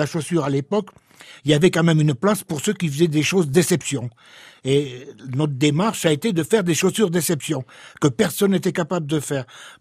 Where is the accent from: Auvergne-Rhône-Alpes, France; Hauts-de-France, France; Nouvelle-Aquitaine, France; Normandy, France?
Auvergne-Rhône-Alpes, France; Romans; born there; Oui, je suis d'origine arménienne, mais je suis né à Romans.